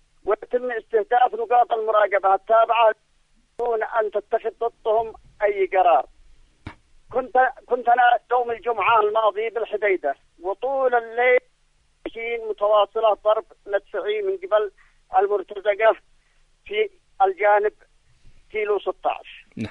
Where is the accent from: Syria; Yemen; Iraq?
Yemen; Marib; born there; في مسقط رأسي في منطقة يعني أنا من نهر والجدعان، هي تعتبر جزء من نهر لكن إداريا ترجع جغرافيا وإداريا ترجع إلى محافظة مارب، بس قبليا ترجع إلى مديريتنا.